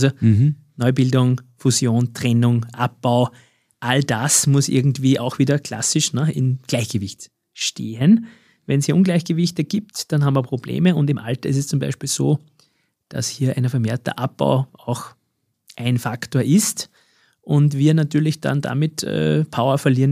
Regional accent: Austria; Als Österreicher kann man zumindest noch sagen, Skifahren mit der Tochter.

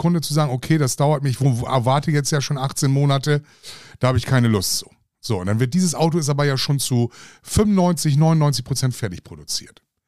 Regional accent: Bremen, Germany; ich komme aus Bremen.

